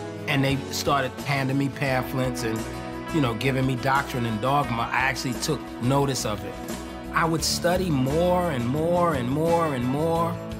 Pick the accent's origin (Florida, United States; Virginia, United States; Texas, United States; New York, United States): New York, United States; Brooklyn; I was born in Brooklyn in 1961. The tough part is that we weren't a well-to-do family, so we grew up on welfare